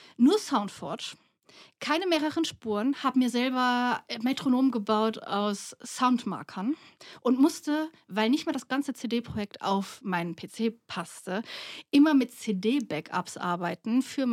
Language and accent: German; North Rhine-Westphalia, Germany; Wir sind aus dem Ruhrpott